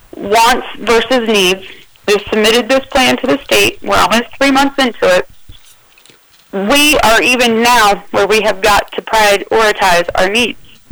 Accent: Midwest, United States; I guess I just am under the assumption as a Midwesterner that if there's a bad thunderstorm coming, it could, as you just said, at any second turn into a tornado.

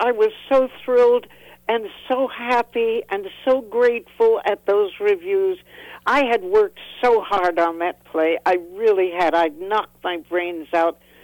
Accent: El Paso, Texas, United States; I adore Mexican food. I was brought up on it in El Paso.

